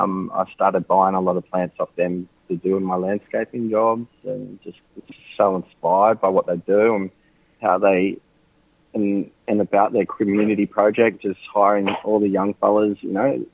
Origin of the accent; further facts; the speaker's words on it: New South Wales, Australia; now in Northern Beaches, Australia; I grew up on Darkindjung country on the central coast. Now currently on Kame country on the northern beaches.